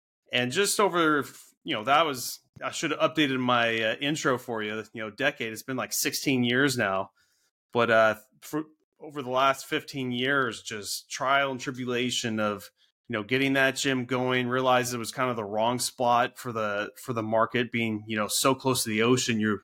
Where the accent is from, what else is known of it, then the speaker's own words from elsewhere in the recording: California, United States; also born or lived in Orange County / San Diego; and raised here in Central California, later moved down to Orange County in San Diego. But, you know, I grew up in Central California.